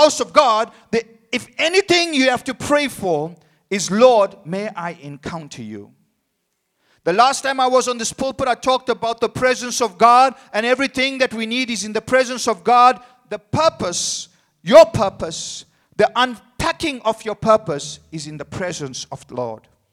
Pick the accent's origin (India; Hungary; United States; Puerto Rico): India; Yes, I'm an Indian person.